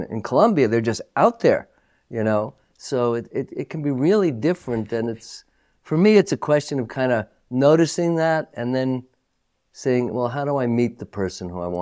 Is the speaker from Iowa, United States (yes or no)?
no; New York City, New York, United States; moved away; also born or lived in California; I grew up in Manhattan in New York City. And when I moved to California first, everybody was so nice, I mistrusted it, you know?